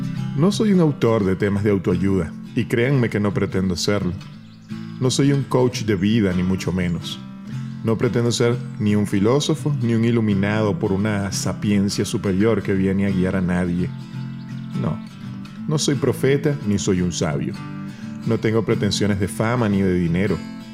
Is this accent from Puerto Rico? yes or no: no; Venezuela; now in United States; soy venezolano y vivo en Estados Unidos. Al igual que millones de personas de todo el mundo, me convertí en inmigrante.